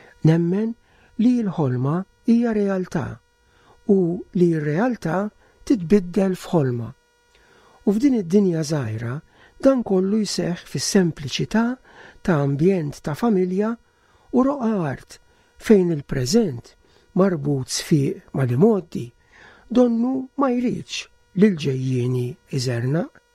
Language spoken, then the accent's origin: Maltese; Floriana, Southern Harbour, Malta; F'Balzunetta, il-Furjana, fejn trabbejt u għexht għal ħafna snin.